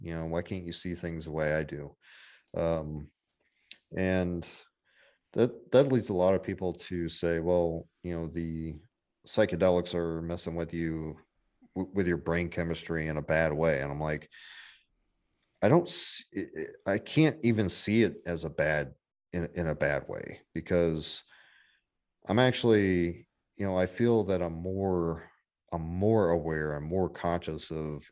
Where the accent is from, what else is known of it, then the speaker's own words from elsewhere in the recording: Florida, United States; moved away as an adult; I was born and raised in Florida, and I didn't leave there until I was 30.